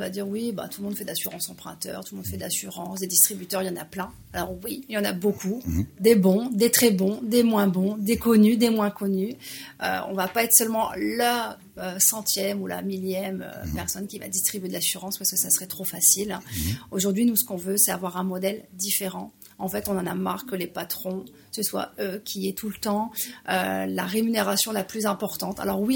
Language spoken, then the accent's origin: French; Hauts-de-France, France; now in Le Havre, France; À côté d'Arras.